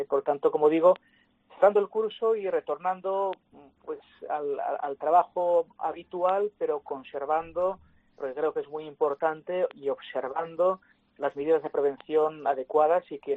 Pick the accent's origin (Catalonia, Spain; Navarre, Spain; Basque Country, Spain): Basque Country, Spain; Guernica; las habituales que hago en mi pueblo, en Guernica